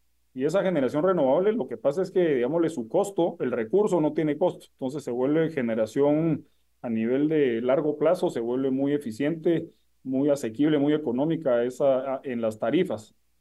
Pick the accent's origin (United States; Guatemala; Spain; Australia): Guatemala; como Estado guatemalteco, como gobierno, tenemos que lograr darle certeza a estos procesos